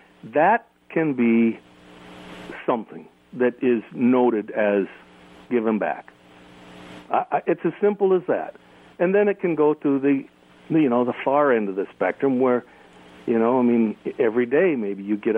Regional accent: Midwest, United States; However, I am very proud to say that I am from the Midwest, and it almost immediately opens up a fun conversation.

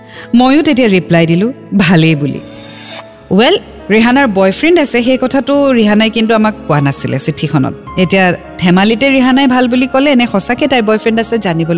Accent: Lakhimpur, Assam, India; তেওঁৰ ঘৰ তেজপুৰত আৰু মোৰ ঘৰ লক্ষীমপুৰত।

